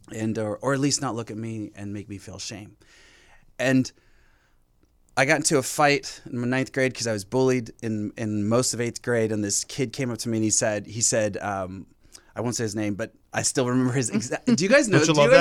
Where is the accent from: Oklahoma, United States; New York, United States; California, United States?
California, United States; Fontana; I'm from Fontana, California. Okay. And I spent most of my time growing up there.